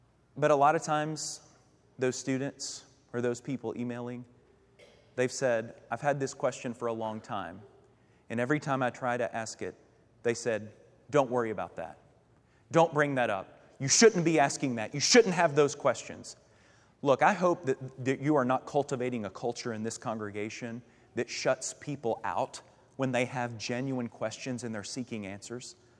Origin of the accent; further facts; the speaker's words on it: Kentucky, United States; I'm from Kentucky, so it was a little later than what y'all are probably used to here in Florida.